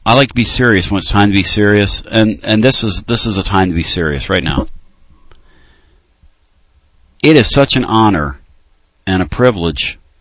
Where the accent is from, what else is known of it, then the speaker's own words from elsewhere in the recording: Pennsylvania, United States; when I was a kid from Pennsylvania